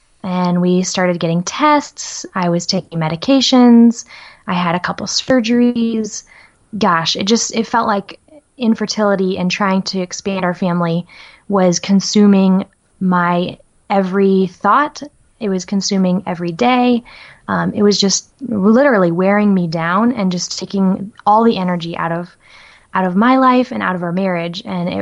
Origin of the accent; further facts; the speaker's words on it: Nebraska, United States; moved away as an adult; I grew up in Nebraska, and after my husband and I got married, we moved to Colorado.